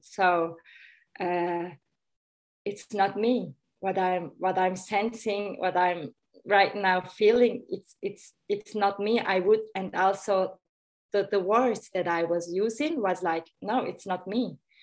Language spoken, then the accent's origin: English; Turkey; now in Switzerland; And because I'm from Turkey, there was no Turkish pupil in the class.